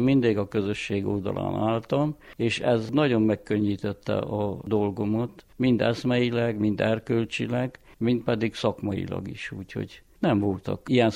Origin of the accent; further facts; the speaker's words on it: Joseni, Harghita, Romania; Így én Alfaluban nőttem fel. Nagyon is alfalinak érzem magam